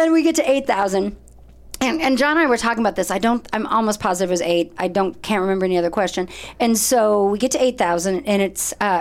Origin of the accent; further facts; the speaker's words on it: Ohio, United States; I'm from Ohio.